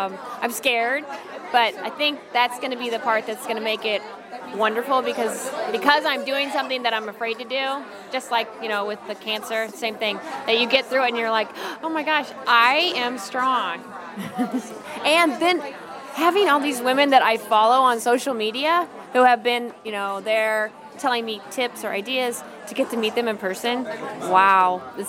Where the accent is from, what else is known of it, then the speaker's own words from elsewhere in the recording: Illinois, United States; I'm a winemaker from Central Illinois